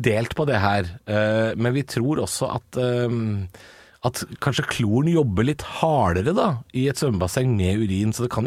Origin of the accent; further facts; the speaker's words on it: Drammen, Buskerud, Norway; da jeg vokste opp i Drammen på 90-tallet